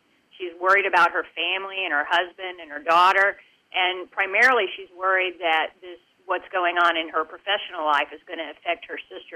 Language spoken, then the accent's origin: English; the South, United States; I grew up in the South where we drink that from our mother's milk.